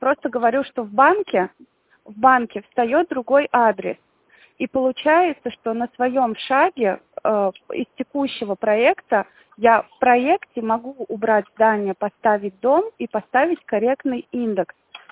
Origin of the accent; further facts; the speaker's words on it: Tver, Tver Oblast, Russia; Мы вообще из Твери.